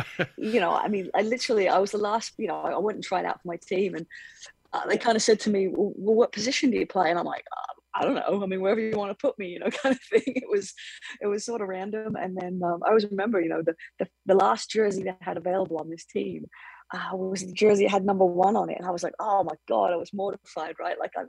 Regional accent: England, United Kingdom; also born or lived in Singapore; So I was kind of a military kid growing up in England.

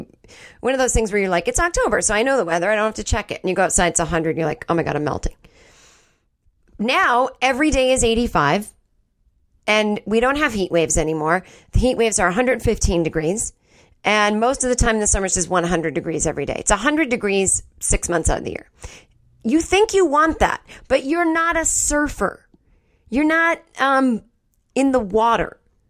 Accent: East Coast, United States; I'm from the East Coast. I don't mind the weather.

